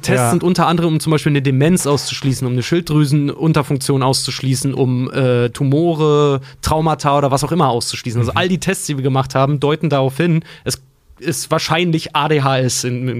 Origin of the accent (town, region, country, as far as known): Germany; born or raised there